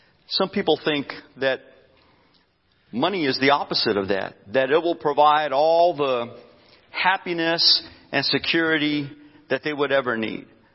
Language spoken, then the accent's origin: English; New Mexico, United States; lobbied for and finally granted legislation to begin a lottery in New Mexico. But what happened to my home state, they probably never saw coming.